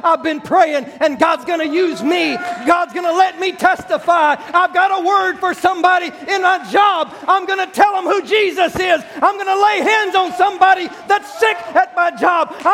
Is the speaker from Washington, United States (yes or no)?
no; Florida, United States; That was my hometown. I was from there. And I thought, I got to go back to South Florida, Sodom and Gomorrah, Fort Lauderdale, Miami.